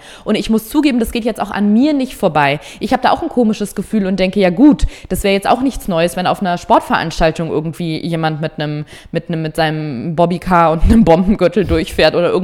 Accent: Berlin, Germany; born there; ich bin in Berlin geboren, meine Mutter ist in Deutschland geboren, mein Vater, gut, der kommt aus Afghanistan. Ich habe einen deutschen Pass, einen deutschen Personalausweis

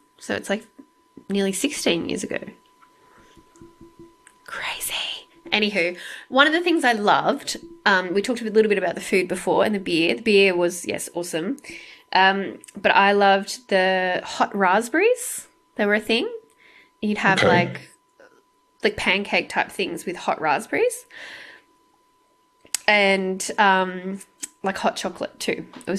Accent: Sydney, New South Wales, Australia; because you were visiting Sydney and I'm from Sydney.

